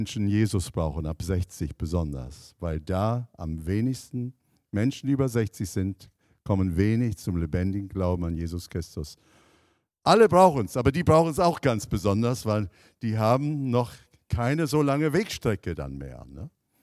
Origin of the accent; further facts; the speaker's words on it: Canada; German is a second language; moved away; Ich bin ursprünglich aus Kanada, habe meine wunderbare Frau aus Friesland kennengelernt und bin seit, wie viele Jahren bin ich aus Friesland? Gefühlt 50 Jahre, aber ja, seit vielen Jahren